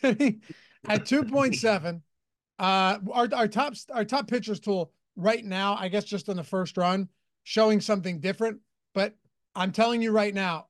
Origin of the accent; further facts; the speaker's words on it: Pennsylvania, United States; I'm not from Philly, though. From the suburbs of Philadelphia.